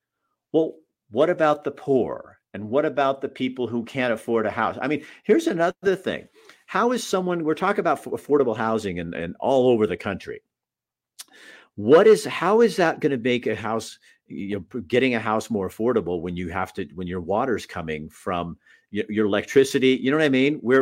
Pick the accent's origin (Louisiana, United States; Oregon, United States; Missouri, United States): Oregon, United States; I'm a Native American. I was born a native in America. I'm a native Oregonian. I'm now a transplant Montanan.